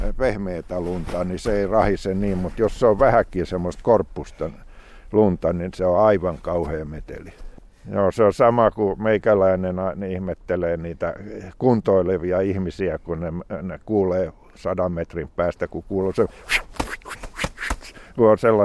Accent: Ohkola, Uusimaa, Finland; kotikylässäni Ohkolassa

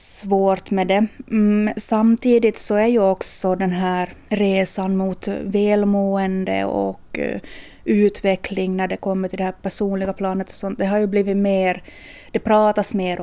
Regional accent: Nykarleby, Ostrobothnia, Finland; Jag är ju uppvuxen i Soklot och Nykabi, så här är ju barndomstrakterna.

